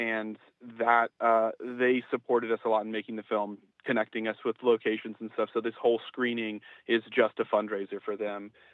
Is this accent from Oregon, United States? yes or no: no; New York City, New York, United States; So we're from New York City.